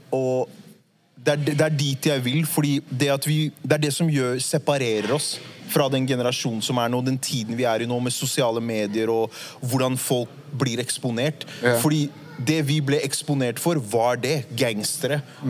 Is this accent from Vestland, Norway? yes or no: no; Oslo, Norway; jeg er oppvokst på Furuset, som jeg har nevnt veldig mange ganger.